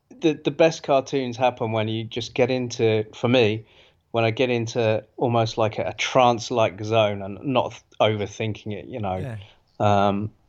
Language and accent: English; England, United Kingdom; sometimes I'm English, for God's sake. I'm an Anglo-Australian